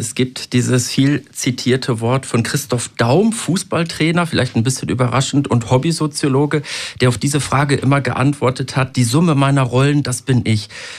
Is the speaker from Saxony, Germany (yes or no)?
no; North Rhine-Westphalia, Germany; ich wurde gelesen als der Kanake, bin aufgewachsen und geboren worden im Ruhrgebiet mit vielen Muslimen, mit vielen Leuten aus der Türkei, aus dem Iran, aus arabischen Ländern.